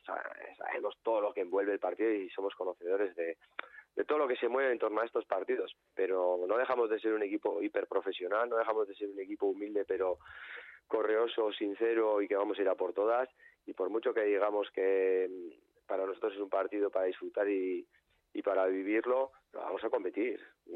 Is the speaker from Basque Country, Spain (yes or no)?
yes; Basque Country, Spain; yo de donde vengo, por ejemplo, el País Vasco, las cooperativas trabajan así también